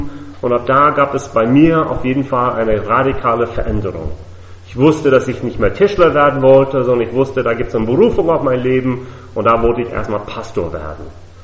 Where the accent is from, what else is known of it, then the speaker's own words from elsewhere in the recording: Virginia, United States; German is a second language; also born or lived in Pennsylvania; now in Germany; Also wie man hört, ich komme aus den Vereinigten Staaten. Ich bin dort in Pennsylvania geboren. In Virginia bin ich praktisch als Teenager aufgewachsen.